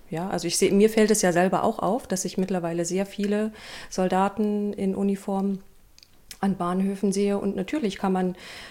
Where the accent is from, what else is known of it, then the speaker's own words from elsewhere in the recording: Sondershausen, Thuringia, Germany; auch sehr ländlich, ähnlich idyllisch wie Sondershausen, meine Heimatstadt.